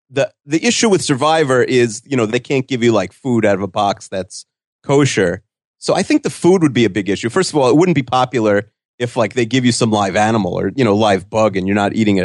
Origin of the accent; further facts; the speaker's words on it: Woodmere, New York, United States; But so she's from Hewlett. I'm from Woodmere.